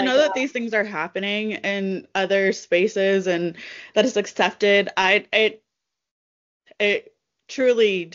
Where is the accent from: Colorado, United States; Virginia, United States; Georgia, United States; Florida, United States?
Florida, United States; I grew up in Florida, so I was going back in Florida